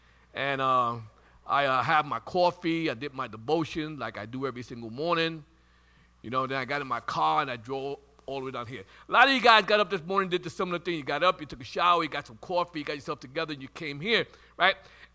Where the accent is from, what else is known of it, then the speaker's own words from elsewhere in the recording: Brooklyn, New York, United States; now in Staten Island, United States; I'm from Brooklyn. I'm from Brooklyn. We got to get that straight. People say, you've been living in Staten Island for 40 years. So what? I'm from Brooklyn. That's where I'm from.